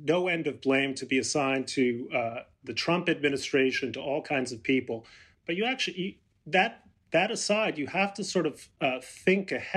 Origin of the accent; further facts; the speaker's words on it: Mexico City, Mexico; I grew up in Mexico City, where the environment is pretty horrible